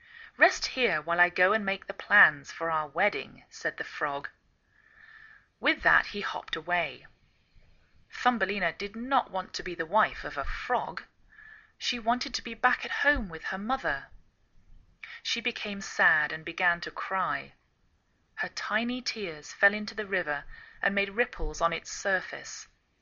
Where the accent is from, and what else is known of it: England, United Kingdom; now in United States